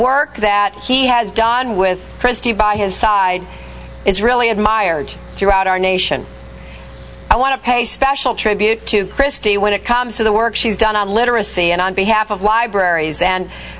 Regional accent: Illinois, United States; Now, I grew up next door in Illinois

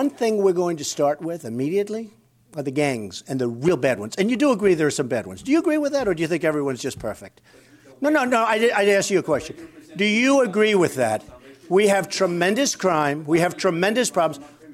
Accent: Queens, New York, United States; And I also had a church in Jamaica, Queens, when I grew up in Queens. And it was wonderful, First Presbyterian Church of Jamaica. And I was there for years. And that's where I went to Sunday school.

